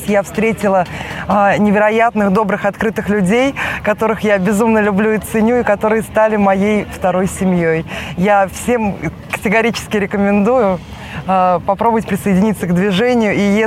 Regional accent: Saint Petersburg, Russia; now in Moscow, Russia; Я из Санкт-Петербурга переехала в Москву

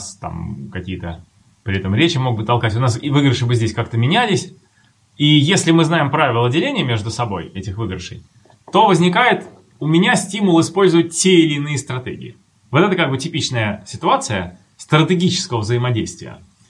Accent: Veliky Novgorod, Novgorod Oblast, Russia; Я из Великого Новгорода, мне берут билет до Москвы

